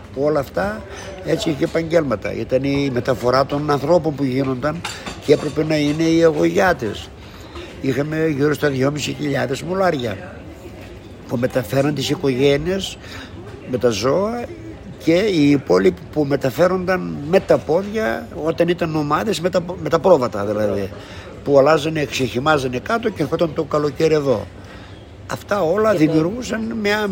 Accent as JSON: {"language": "Greek", "town": "Elassona", "region": "Thessaly", "country": "Greece", "said": "Και όταν ερχόμασταν εδώ, εγώ ήμουν από την Ελασσόνα, ο άλλος ήταν από τον Τύρνεβο."}